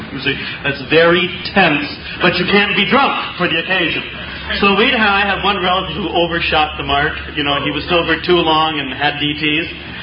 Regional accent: California, United States; I come from Northern California. I'm 40 years old. I am the youngest of three children.

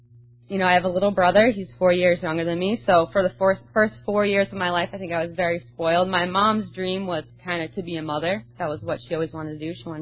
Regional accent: Rhode Island, United States; now in Florida, United States; So I'm from Rhode Island, small state up north, Yankee northern girl, born and raised. All my family is there, but truly today I like to consider myself a Floridian.

